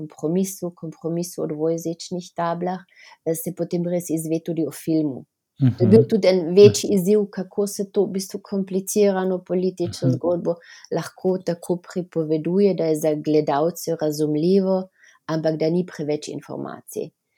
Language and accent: Slovenian; Hodiše, Carinthia, Austria; Ta kraj, moj domači kraj Hodiše, Kojčar, sploh nima v bistvu krajevnega napisa.